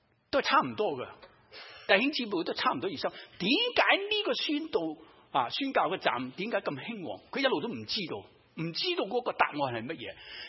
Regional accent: Hong Kong; 不同好像我们香港人，香港人很懂得、出去大家吃饭

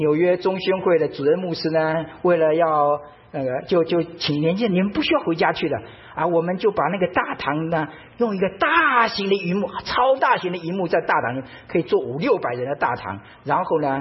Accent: Taiwan; 我是从台湾来

